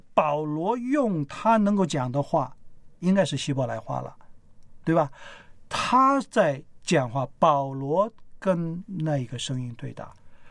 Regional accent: China; 他们不像我们中国人迷信的

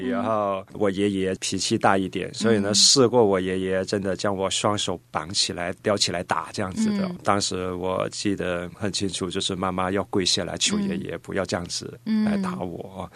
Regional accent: Guangdong, China; 我是在广东的农村里面出生，然后成长。

